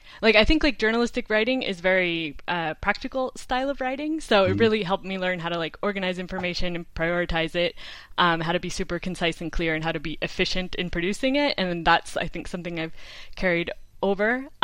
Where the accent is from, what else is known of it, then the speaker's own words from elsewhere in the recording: United States; now in Spain; So I'm an American living in Spain, so I worked in publications in the U.S.